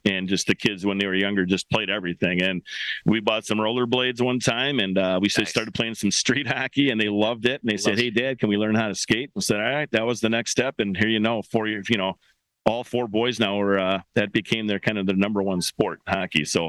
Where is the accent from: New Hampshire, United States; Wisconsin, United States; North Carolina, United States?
Wisconsin, United States; Oak Creek; Yeah, I knew nothing about hockey growing up in Oak Creek.